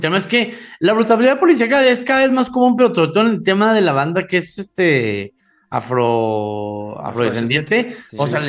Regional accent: Chihuahua, Mexico; Yo no sé nada porque soy de Chihuahua, entonces nunca vimos ni un medio milímetro.

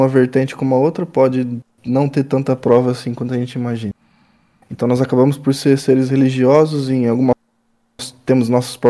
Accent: Ribeirão Preto, São Paulo, Brazil; born there; Nasci no interior de São Paulo, para quem conhece o Brasil, Ribeirão Preto. O Brasil é continental, tô a 4 horas da capital do estado, que é São Paulo.

